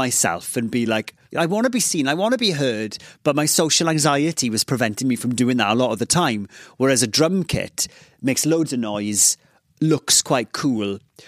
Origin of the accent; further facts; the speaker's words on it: Ammanford, Wales, United Kingdom; I grew up in Ammanford, this place in southwest Wales, which is like an ex-mining town.